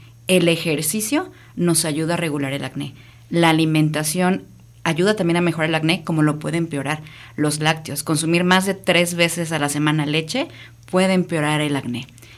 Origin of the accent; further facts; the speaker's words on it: Mexico; no voy a comer picante porque al final somos mexicanos.